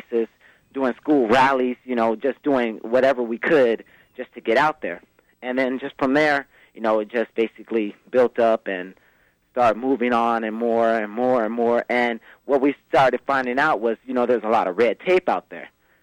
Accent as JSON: {"language": "English", "town": "Chicago", "region": "Illinois", "country": "United States", "tie": "born or raised there", "lives_now": "Oxnard, United States", "said": "And basically, you know, growing up in Chicago, from Chicago, we moved out to California, you know, towards Los Angeles."}